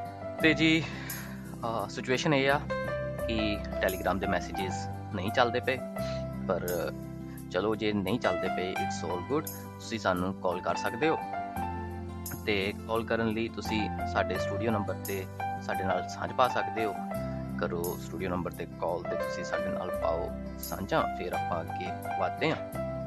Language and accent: Punjabi; Batala, Punjab, India; ਮੈਂ ਬੇਸਿਕਲੀ ਬਟਾਲੇ ਤੋਂ ਬਿਲੋਂਗ ਕਰਦਾ।